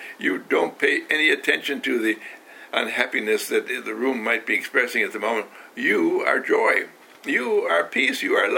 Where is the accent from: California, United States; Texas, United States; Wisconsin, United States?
Wisconsin, United States; Wauwatosa; I was brought up in Waltosa, Wisconsin, that's by Milwaukee.